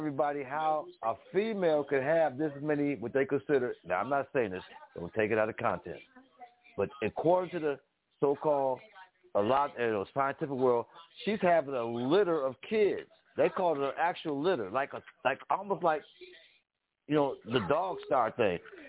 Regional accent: Buffalo, New York, United States; because I'm from Buffalo, and I'm in Buffalo right now.

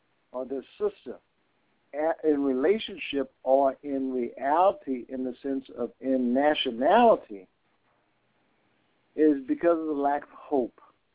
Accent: Texas, United States; I grew up in Texas

